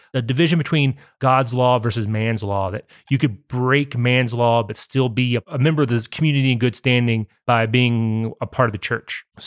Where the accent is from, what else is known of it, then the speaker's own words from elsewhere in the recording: Lebanon, Kentucky, United States; I went through the Lebanon Enterprise, my hometown newspaper's microfilm, through all 13 years of Prohibition